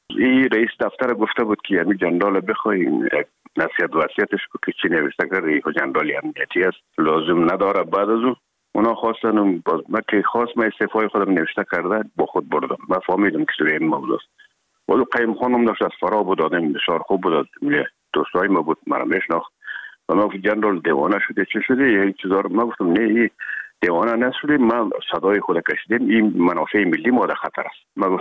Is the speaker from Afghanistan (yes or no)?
yes; Herat, Afghanistan; مدتی که ما در کابل آمدیم، خوزمان از هرات که آمدیم به اکادمی نظامی،